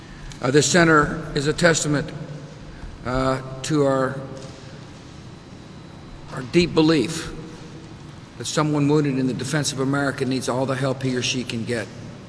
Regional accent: San Antonio, Texas, United States; right here in my home state of San Antonio, Texas.

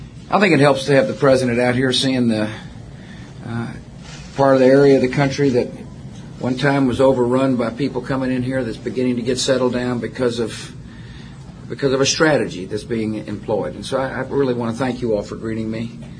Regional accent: Texas, United States; Remember, I was raised in West Texas.

